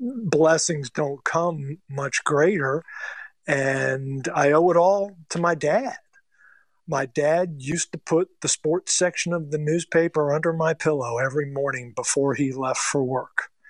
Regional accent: Baltimore, Maryland, United States; also born or lived in New Jersey; I grew up, well, I was born in Jersey, but then we moved to Baltimore, and I spent most of my youth in Baltimore.

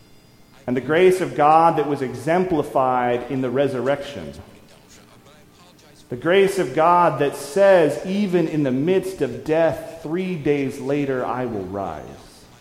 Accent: Pacific Northwest, United States; I grew up Presbyterian. I grew up in churches in the Pacific Northwest.

